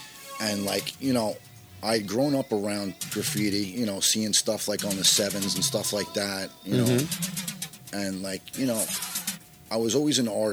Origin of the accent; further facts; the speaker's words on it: Queens, New York, United States; Originally, I'm from Jackson Heights, Queens.